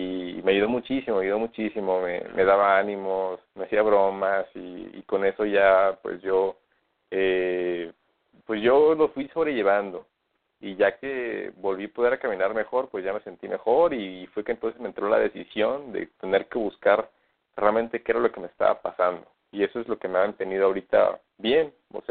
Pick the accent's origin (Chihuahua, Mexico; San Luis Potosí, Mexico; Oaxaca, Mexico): Oaxaca, Mexico; now in Guadalajara, Mexico; originalmente yo soy de Oaxaca, pero yo no tengo familia en Oaxaca. Yo nací ahí y crecí ahí, pero mi familia por parte de mi mamá es del estado de Hidalgo.